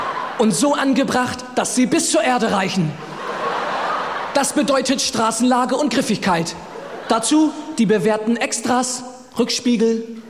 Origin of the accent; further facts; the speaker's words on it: Northern Germany, Germany; Ich komme also aus dem Norden Deutschlands.